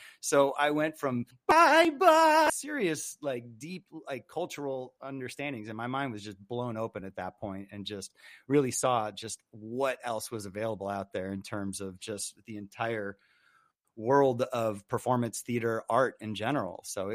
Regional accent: Los Angeles, California, United States; I think growing up in the Los Angeles area and having, you know, access to some pretty world-class people

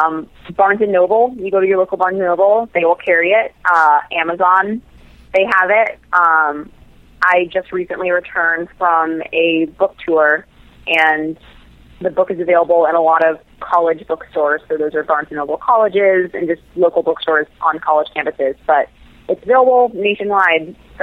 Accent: Texas, United States; I was really passionate about Spanish in high school because I'm from Texas, and I loved the Spanish program in my high school

